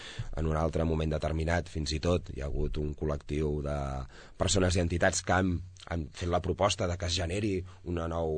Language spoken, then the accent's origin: Catalan; Catalonia, Spain; consells comarcals que són més petits que el meu poble, que està allà al Vallès